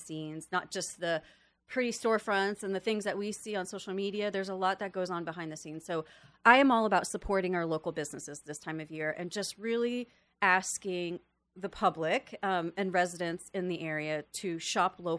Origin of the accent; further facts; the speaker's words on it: New York, United States; born there; I was born in New York, so I have like high expectations.